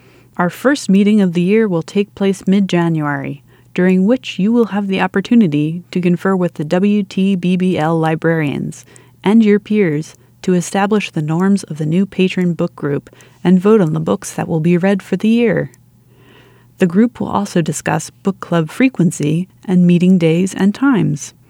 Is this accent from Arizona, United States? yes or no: no; Honolulu, Hawaii, United States; also born or lived in Nebraska / Utah; I was born in Nebraska, but spent most of my childhood in Honolulu, Hawaii, before moving to northern Utah.